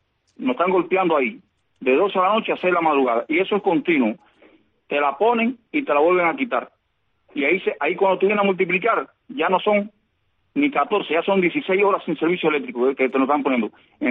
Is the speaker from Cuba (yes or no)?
yes; Cuba; tú sabes cómo somos los cubanos, que somos humanitarios, y nos ayudamos mutuamente.